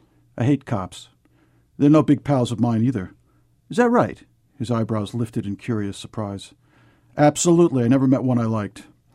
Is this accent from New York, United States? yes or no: yes; New York, United States; accent: New York; also born or lived in Kentucky; absorbed some of Kentucky, too, as one always does from a place. But I won't. You know, when I get tired or angry, the New York comes out in my voice. My accent comes back.